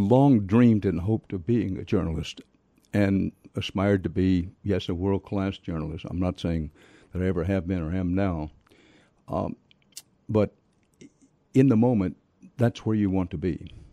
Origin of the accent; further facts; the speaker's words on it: Houston, Texas, United States; also born or lived in Wharton, Texas; I was born in Wharton, Texas, but I grew up on the outskirts of Houston, went to Houston Public Schools.